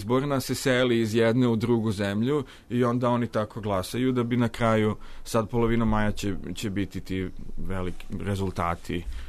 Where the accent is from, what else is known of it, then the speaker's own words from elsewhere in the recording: Serbia; Tako sam stalno govorio, ja sam iz Srbije, to je istočna Evropa.